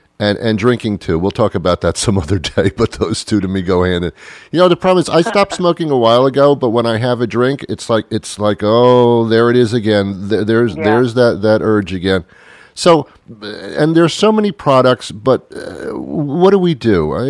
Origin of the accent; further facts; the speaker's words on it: New York, United States; I don't have an accent. I'm from New York, so that's not going to work here.